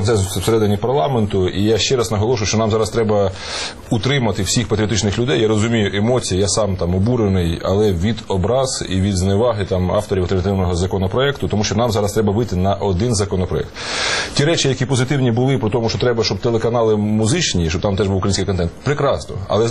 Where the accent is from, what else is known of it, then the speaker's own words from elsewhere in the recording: Dnipro, Dnipropetrovsk Oblast, Ukraine; А я з Дніпра